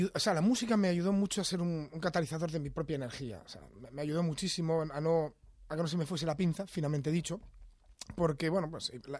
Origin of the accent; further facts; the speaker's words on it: Oviedo, Asturias, Spain; moved away as an adult; 19 años. Estaba en Asturias. Hombre, Asturias es pequeñito. Asturias es una... Yo soy de Oviedo y musicalmente, pues, está limitado.